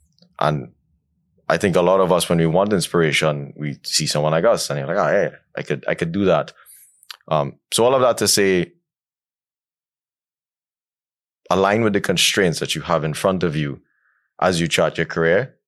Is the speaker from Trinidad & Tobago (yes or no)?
yes; Trinidad & Tobago; I come from Trinidad and Tobago, it's a tiny island.